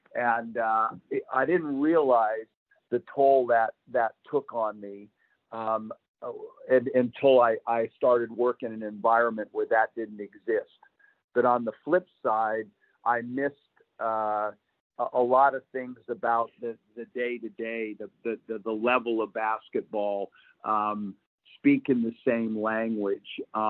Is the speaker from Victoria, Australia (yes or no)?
yes; Victoria, Australia; And you go to China and you walk in there and it's like I'm from Victoria, all that, my background